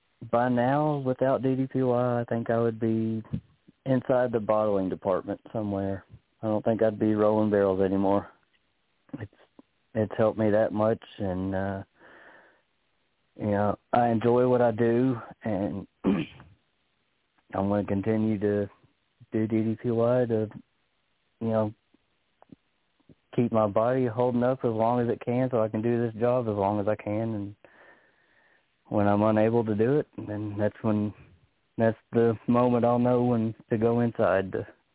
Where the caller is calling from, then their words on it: Kentucky, United States; Kentucky.